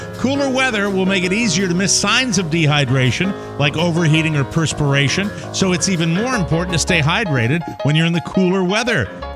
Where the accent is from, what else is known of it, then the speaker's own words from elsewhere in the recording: Hartford, Connecticut, United States; We had Channel 3 when I grew up in Hartford. Yeah. We had a Channel 3.